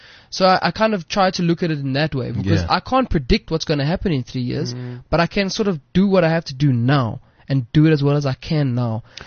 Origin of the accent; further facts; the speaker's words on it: South Africa; because of where we've come from, and specifically being South African and being like the first generation of the internet technology